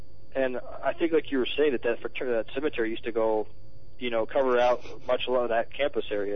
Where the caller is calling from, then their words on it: Colorado, United States; Colorado.